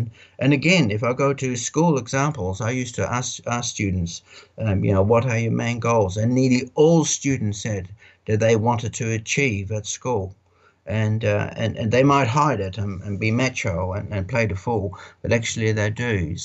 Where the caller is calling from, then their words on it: Netherlands; And it's because I'm speaking from the Netherlands.